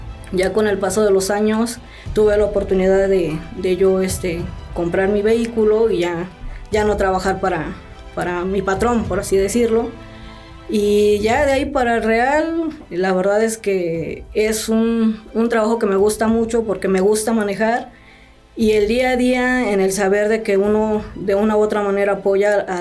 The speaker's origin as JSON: {"language": "Spanish", "town": "Cuernavaca", "region": "Morelos", "country": "Mexico", "tie": "born there", "said": "En Cuernavaca, Morelos."}